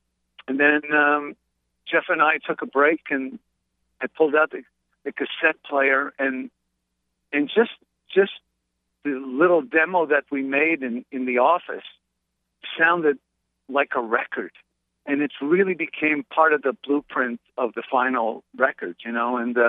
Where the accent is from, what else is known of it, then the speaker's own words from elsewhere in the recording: Montreal, Quebec, Canada; in the neighborhood that I grew up, there wasn't that much of an American sense of music growing up in Montreal.